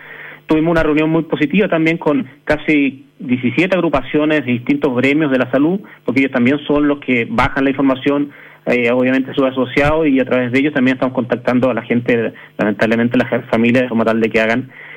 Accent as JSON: {"language": "Spanish", "country": "Chile", "said": "como todo chileno"}